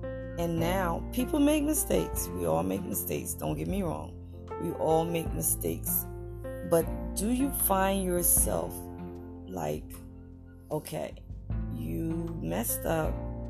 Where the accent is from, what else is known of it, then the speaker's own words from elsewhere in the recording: East Coast, United States; Growing up on the East Coast, I loved it, the cold weather.